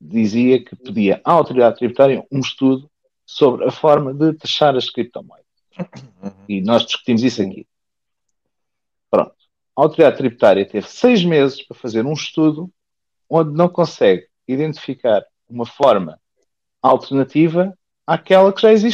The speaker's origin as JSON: {"language": "Portuguese", "country": "Portugal", "said": "isto é o que nós andamos a pagar enquanto portugueses."}